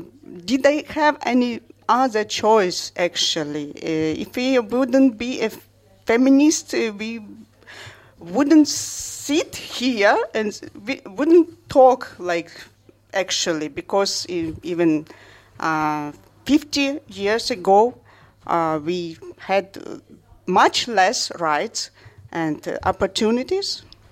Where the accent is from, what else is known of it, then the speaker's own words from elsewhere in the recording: Ukraine; English is a second language; And about feminism, as for me, for example, I'm from Ukraine